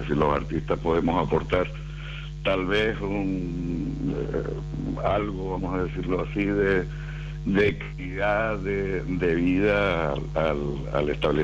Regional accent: Santa Cruz de Tenerife, Canary Islands, Spain; now in Gran Canaria, Spain; Yo soy chicharrero, sí.

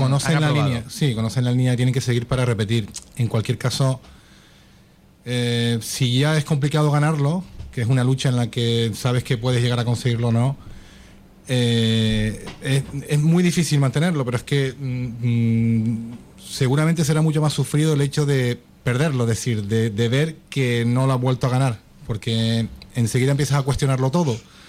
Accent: Canary Islands, Spain; Yo soy gran canario, además emocionalmente me enorgullece que los hoteleros gran canarios hagan el trabajo que hacen

